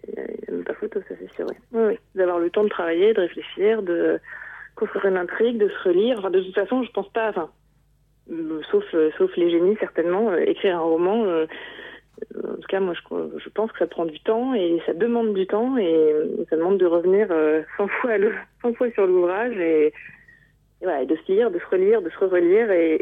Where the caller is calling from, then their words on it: Annecy, Auvergne-Rhône-Alpes, France; Exactement, je suis près d'Annecy, à côté, autour du lac d'Annecy.